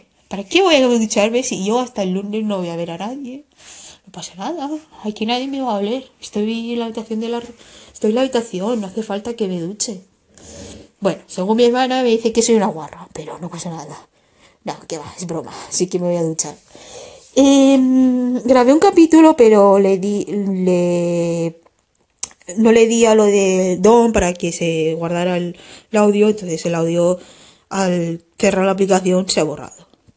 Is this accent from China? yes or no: yes; China; now in Valencia, Spain; yo soy china, soy atea